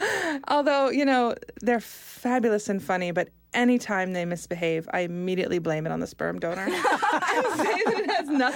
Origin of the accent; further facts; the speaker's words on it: Virginia, United States; which I thought was funny because I'm from Virginia and I often try to run away from Virginia.